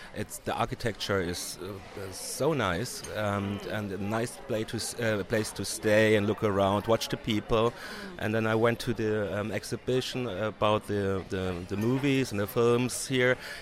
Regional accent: Mainz, Rhineland-Palatinate, Germany; English is a second language; Well, actually, I come from Germany, Frankfurt, Mainz, is a smaller city next to Frankfurt, and there I work as a social scientist about employment policy and immigration topics.

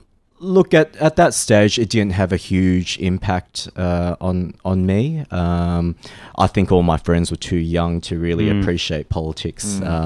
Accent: Malaysia; growing up, being Malaysian Chinese, but particularly my younger years, having just mainly Anglo friends.

